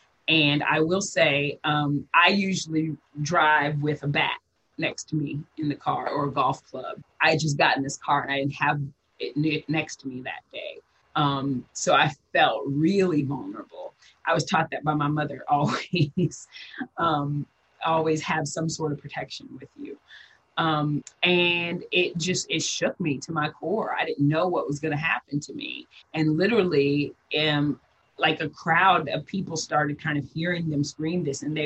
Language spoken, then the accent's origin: English; Midwest, United States; And like I said, I come from the Midwest. I'm from the country. You know, the KKK was in the next county over.